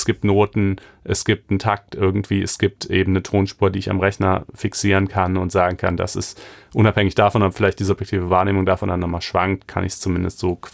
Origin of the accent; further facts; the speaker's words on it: Germany; aber ich bin ja auch in Deutschland groß geworden.